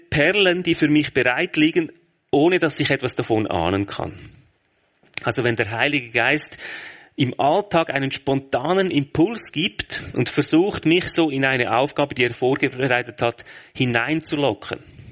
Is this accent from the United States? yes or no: no; Switzerland; Das ist ja immer so als Schweizer.